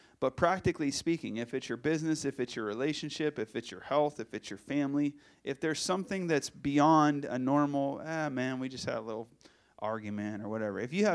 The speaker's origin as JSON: {"language": "English", "town": "Pittsburgh", "region": "Pennsylvania", "country": "United States", "said": "I'm from Pittsburgh."}